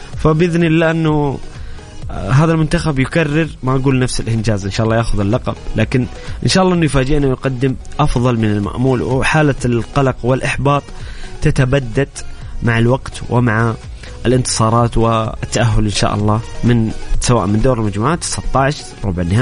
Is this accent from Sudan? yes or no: no; Saudi Arabia; وهذا الاستاد المحبب لدينا كسعوديين